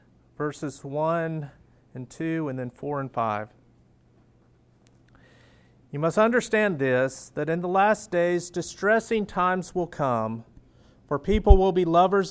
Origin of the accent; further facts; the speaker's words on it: United States; of course I'm rooting for the U.S. being an American